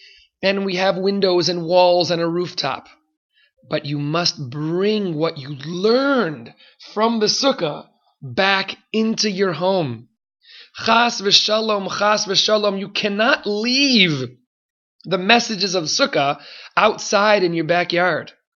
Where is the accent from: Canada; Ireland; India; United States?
United States; Silver Spring, Maryland; when I was growing up in Silver Spring, Maryland, we were worried sometimes about raccoons.